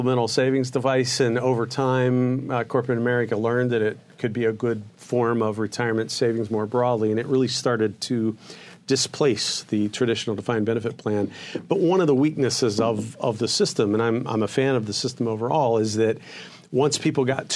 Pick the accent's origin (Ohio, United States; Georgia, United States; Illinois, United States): Ohio, United States; Hamilton; So, I grew up in Hamilton, Ohio, which is a city in the southwest part of the state of Ohio. And my family there goes back multiple generations.